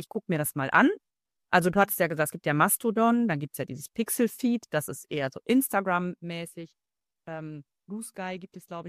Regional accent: Nordhorn, Lower Saxony, Germany; Also bei uns ist es ja noch kleiner, ich komme nur aus Nordhorn, ist gar nicht so weit weg von Bielefeld.

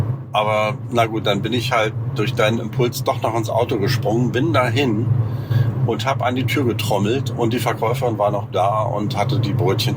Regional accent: Berlin, Germany; ich bin ja eigentlich Berliner

